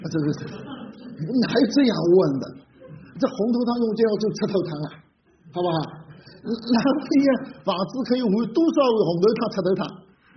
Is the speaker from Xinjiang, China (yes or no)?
no; Ningbo, Zhejiang, China; 用我们宁波人的话来说啊